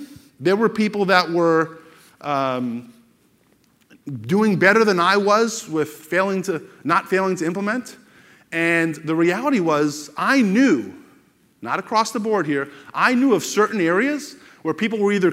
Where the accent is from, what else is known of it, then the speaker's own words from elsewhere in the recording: West Palm Beach, Florida, United States; As you know, we're from South Florida, West Palm Beach.